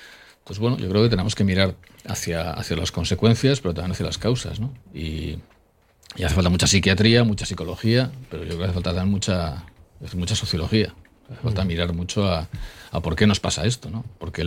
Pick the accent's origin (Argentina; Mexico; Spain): Spain; Alonsotegi, Basque Country; Yo mismo cuando tenía 15, 16 años y tal, cuando para mí fue un trauma pasar a Bilbao. Solamente pasar de Alonsotegi a Bilbao al colegio, para mí fue terrible la forma de vivir.